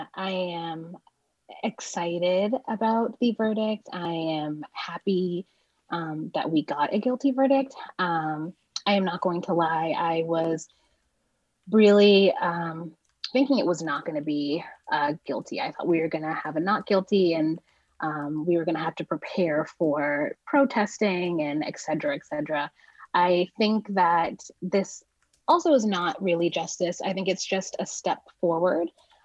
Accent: Exeter, New Hampshire, United States; I grew up on the Seacoast, Black, of course, in a very predominantly white town of Exeter.

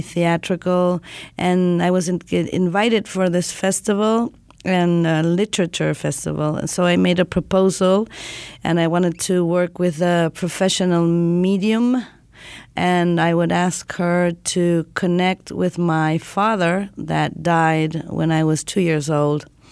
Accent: Argentina; English is a second language; And I came all the way from Argentina to Oklahoma.

